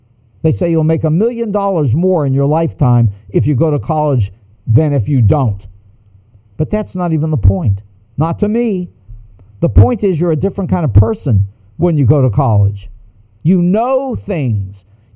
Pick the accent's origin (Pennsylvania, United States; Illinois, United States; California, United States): Pennsylvania, United States; Pittsburgh; Oh, I say Pittsburgh Press because I grew up, I was born in Pittsburgh, and I lived there 9 years